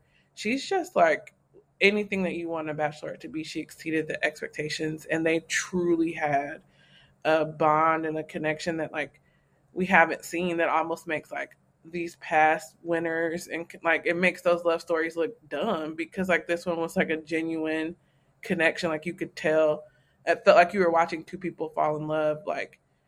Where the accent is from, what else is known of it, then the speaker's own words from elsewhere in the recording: North Carolina, United States; I feel like I connect to her because I'm from North Carolina and she lives in North Carolina.